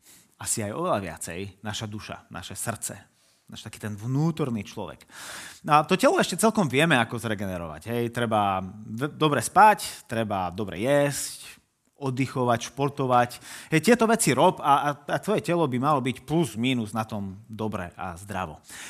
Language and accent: Slovak; Trnava, Trnava Region, Slovakia; Neviem, ako je to u vás v Nitre, ale u nás v Trnave sú mnohí ľudia vyčerpaní a už melú z posledného.